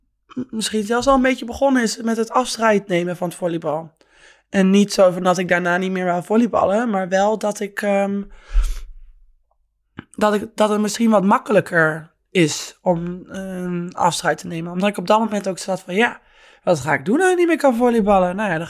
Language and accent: Dutch; Schalkwijk, Utrecht, Netherlands; ik kom uit Schalkwijk, klein dorpje.